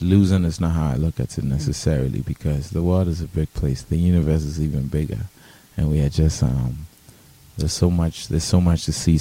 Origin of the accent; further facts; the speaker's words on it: Ghana; So I come in from as a Ghanaian and African, who is also quite worldly, so I bring in those influences from the music that I listen to as well.